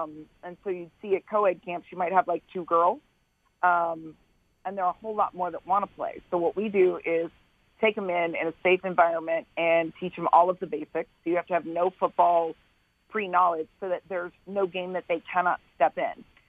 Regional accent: Vero Beach, Florida, United States; I grew up in Vero Beach, Florida. Huge football fan. Always wanted to play.

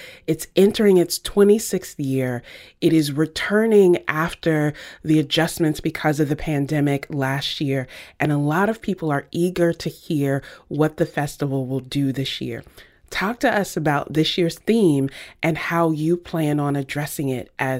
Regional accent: the South, United States; I grew up in the South, so I grew up watching Bronner Brother hair battles

